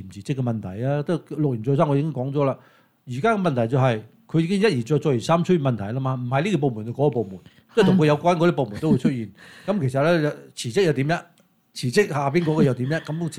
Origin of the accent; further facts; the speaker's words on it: China; 咁我哋中國人有一句話叫做雞髀打牙牙夠軟啊嘛